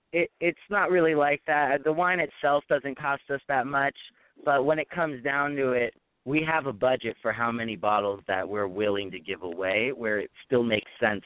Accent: Thousand Oaks, California, United States; My father is from Italy, born in Italy in Rome, and I'm you know born and raised in Thousand Oaks, so I'm pretty Los Angeles local

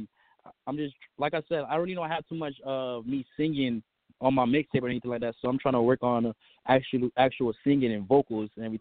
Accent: Florida, United States; Like I said, I'm from Broward County, Florida. I'm a Florida artist from South Florida.

